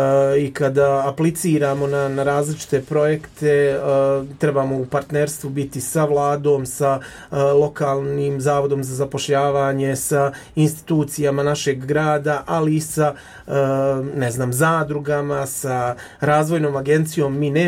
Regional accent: Brčko District, Bosnia & Herzegovina; u Hrvatskoj, u Srbiji i kod nas u Bosni i Hercegovini.

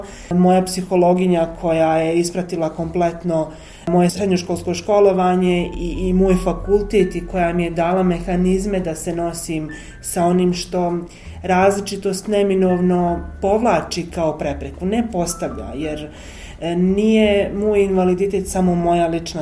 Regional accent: Banja Luka, Republika Srpska, Bosnia & Herzegovina; Suštinski ja sam odrasla u Banja Luci, u srcu grada, prosto u jednom starom naselju, sa roditeljima, u jednoj fazi sa majkom, u drugoj fazi sa ocem.

